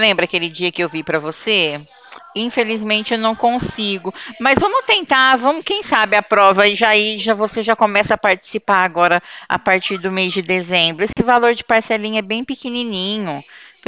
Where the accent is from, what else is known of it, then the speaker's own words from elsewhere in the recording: Ribeirão Preto, São Paulo, Brazil; Eu sou do estado de São Paulo. Eu fico numa cidade que se chama Ribeirão Preto.